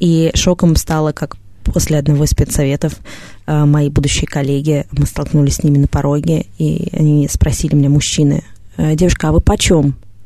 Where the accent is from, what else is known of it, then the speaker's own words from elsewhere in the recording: Moscow, Russia; accent: Moscow; для меня, как для москвички, я понимаю, что, очевидно, для коллег и учеников мой московский говор таким же шоком явился, как для меня их говор.